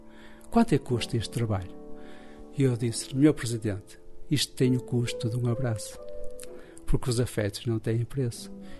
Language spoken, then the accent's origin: Portuguese; Porto, Norte, Portugal; Além de ser adepto do Futebol Clube do Porto, sou tripeiro de gema.